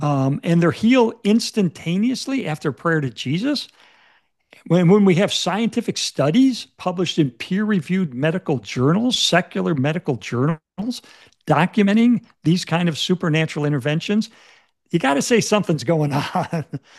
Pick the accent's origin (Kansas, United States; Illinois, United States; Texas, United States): Illinois, United States; Chicago; know, I'm from Chicago, and in Chicago, I was a fan of the Chicago Cubs baseball team.